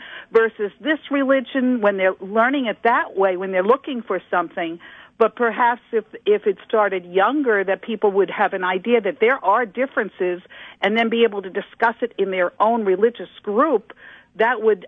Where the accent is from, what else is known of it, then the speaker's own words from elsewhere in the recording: East Coast, United States; now in High Ridge, United States; I grew up back on the East Coast in an urban area